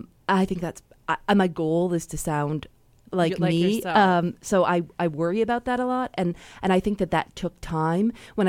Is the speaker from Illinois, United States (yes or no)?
yes; Chicago, Illinois, United States; a lot of times people will say, are you from another country? I'm from Chicago.